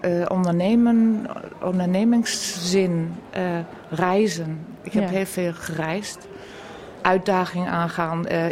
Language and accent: Dutch; Buxtehude, Lower Saxony, Germany; Ik ben opgegroeid in Hazenveld en Buxtehude. Dat is in het noorden van Duitsland. En daar heb ik eigenlijk mijn hele jeugd aan mijn eerste opleiding genoten. En mijn ouders zijn uit het voormalige Oost-Pruisen